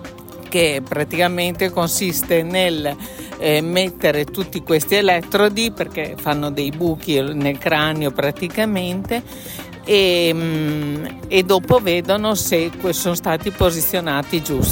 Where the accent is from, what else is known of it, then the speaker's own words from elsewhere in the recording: Bologna, Emilia-Romagna, Italy; Sono di Bologna.